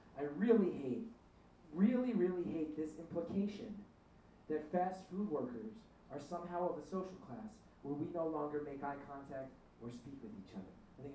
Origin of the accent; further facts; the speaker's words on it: New Jersey, United States; This is the one I used to go to growing up. It's my hometown, like the closest one to my old high school.